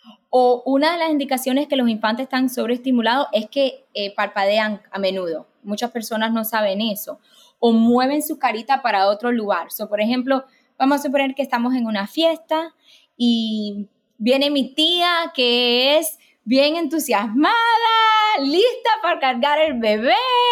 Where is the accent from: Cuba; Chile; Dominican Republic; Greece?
Cuba; Yo soy cubana y yo sé que nosotros los latinos